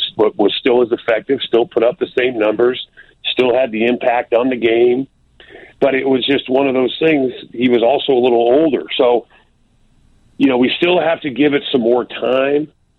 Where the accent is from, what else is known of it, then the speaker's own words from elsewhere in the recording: Florida, United States; you know, I'm from Florida